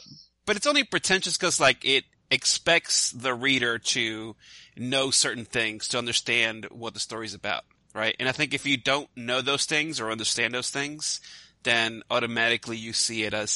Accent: New York City, New York, United States; I'm from New York City, like a true red-blooded New York American. Not that Long Island stuff.

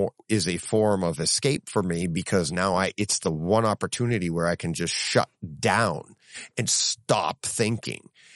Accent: Ghana; now in United Kingdom; Growing up in Ghana in West Africa, life was hard. I used movies as a form of coping. My happy place. I started with Bollywood and martial arts movies, and when I moved to the UK, I discovered home cinema

